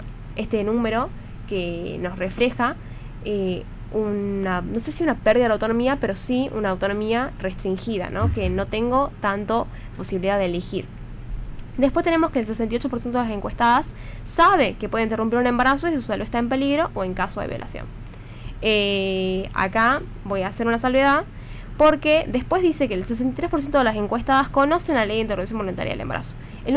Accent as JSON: {"language": "Spanish", "town": "Orán", "region": "Salta", "country": "Argentina", "lives_now": "Tucumán, Argentina", "said": "Yo de hecho soy de Salta, soy de Orán."}